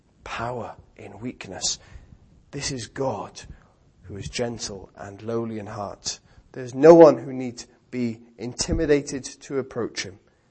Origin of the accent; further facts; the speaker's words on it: London, United Kingdom; And I grew up in London, so the way it happened to be, we often would see celebrities